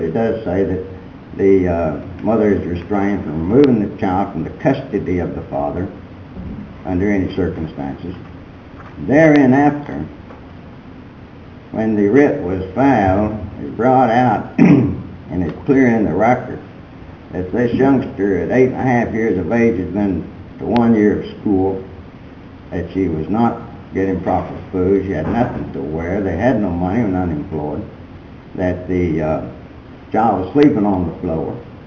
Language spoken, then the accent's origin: English; Cleburne, Texas, United States; It pleases the court … from Cleburne, Texas.